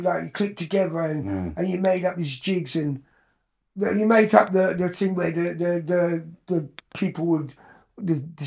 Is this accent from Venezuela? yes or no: no; Croydon, London, United Kingdom; Croydon. Cause I was born in Croydon Hospital, innit?